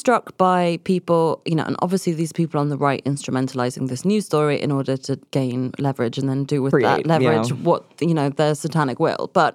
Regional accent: United Kingdom; it is quite funny as like a British person to be here, especially with other Brits sometimes in a bar

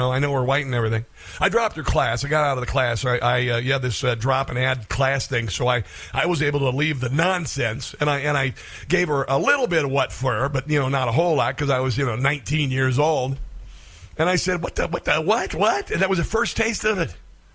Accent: Iowa, United States; I'm a kid from Iowa

